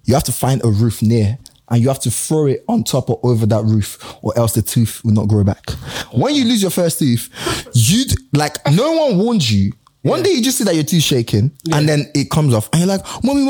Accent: Lagos, Nigeria; I grew up in Lagos.

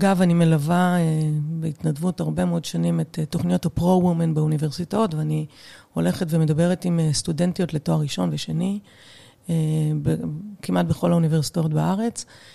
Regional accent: Kiryat Ono, Central District, Israel; גדלנו באזור קריית אונו, קריית קרניצי.

